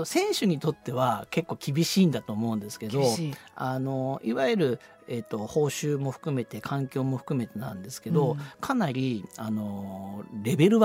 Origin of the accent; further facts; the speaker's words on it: Niigata, Japan; そうですね、新潟市の出身です。